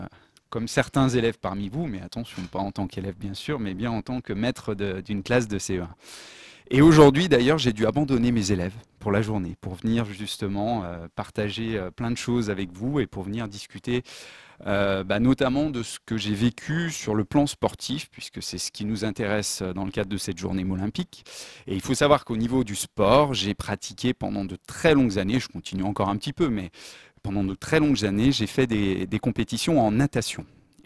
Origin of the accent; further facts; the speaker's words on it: Saint-Étienne, Auvergne-Rhône-Alpes, France; Alors, je suis stéphanois, je suis né à Saint-Étienne, j'ai grandi à Saint-Étienne.